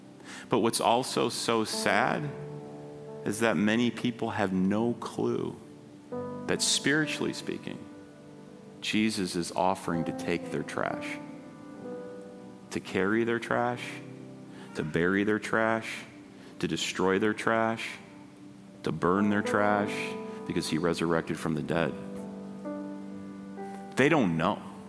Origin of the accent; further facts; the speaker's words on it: United States; maybe just because I'm an American, I don't know.